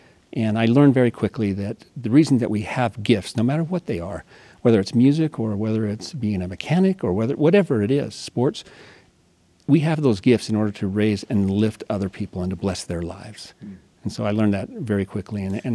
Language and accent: English; Brigham City, Utah, United States; I was raised in Brigham City, and she came from Chicago